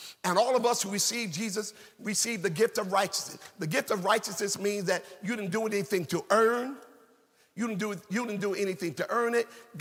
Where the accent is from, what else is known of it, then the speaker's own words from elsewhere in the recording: Jersey City, New Jersey, United States; when I grew up in Jersey City, New Jersey, that was the day that the amusement parks opened.